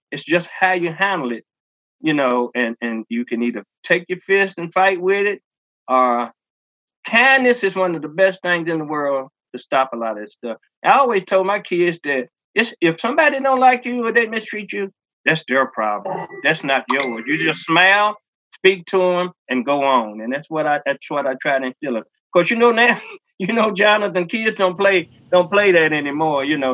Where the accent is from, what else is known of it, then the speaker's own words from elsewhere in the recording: Eminence, United States; I do thank God I was raised up in Eminence, this small town